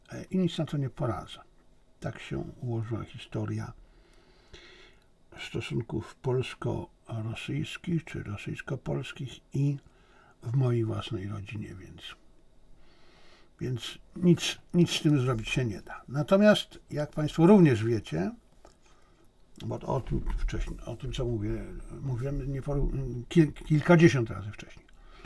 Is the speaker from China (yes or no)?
yes; China; Ja jako Chińczyk nic na to nie poradzę.